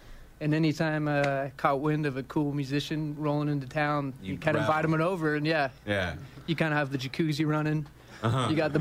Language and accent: English; California, United States; Well, the two of us are native, and then the rest of us, we've lived here for almost.